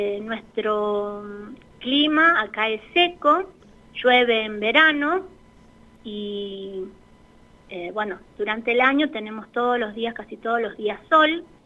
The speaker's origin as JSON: {"language": "Spanish", "region": "Buenos Aires", "country": "Argentina", "lives_now": "Cachi, Argentina", "said": "Yo lo elegí hace 10 años para vivir acá, soy de Buenos Aires."}